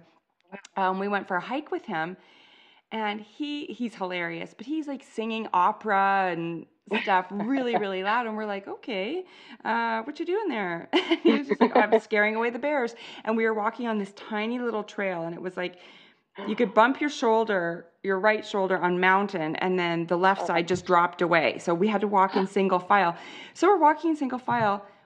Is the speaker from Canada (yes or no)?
yes; Canada; Well, I am Canadian. I have lived here my entire life.